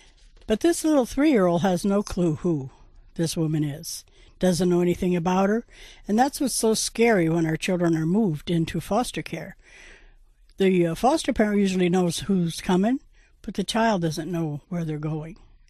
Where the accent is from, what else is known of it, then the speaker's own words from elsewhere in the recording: Plattsburgh, New York, United States; I grew up in Plattsburgh, New York, to a very wealthy family.